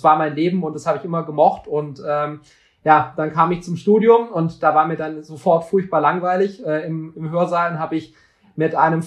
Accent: West Germany, Germany; born there; sind in den 70er Jahren aus Ostdeutschland geflohen und kamen dann nach Westdeutschland. Und ich wurde dann hier in Westdeutschland geboren.

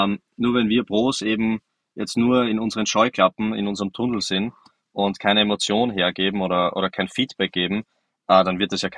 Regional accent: Austria; Selbst ich als Österreicher habe die Turniere in Deutschland immer sehr genossen.

